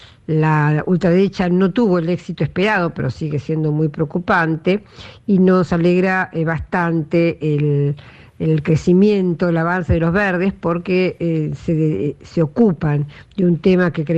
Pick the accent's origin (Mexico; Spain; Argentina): Argentina; soy periodista argentina.